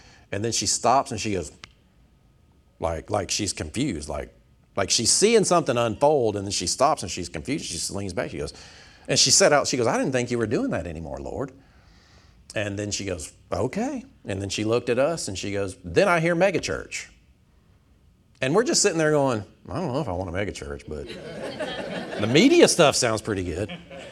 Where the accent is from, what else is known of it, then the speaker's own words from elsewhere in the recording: Tyrone, Georgia, United States; So I grew up in Tyrone, graduated from McIntosh High School, and it just felt like, no, go home.